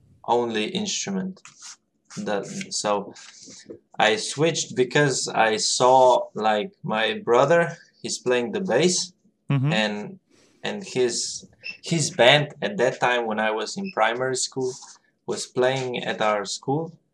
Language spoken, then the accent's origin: English; Slovenia; I come from Slovenia and I've been playing the drums for a little bit more than 12 years